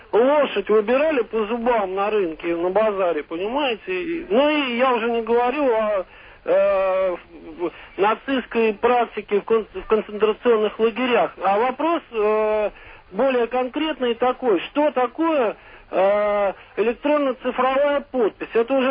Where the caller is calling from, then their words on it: Saint Petersburg, Russia; из Петербурга.